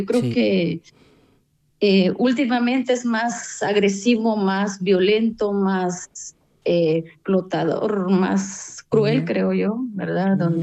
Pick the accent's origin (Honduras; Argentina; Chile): Honduras; Tocoa, Colón; yo soy de Tocoa, Colón, Honduras, Centroamérica.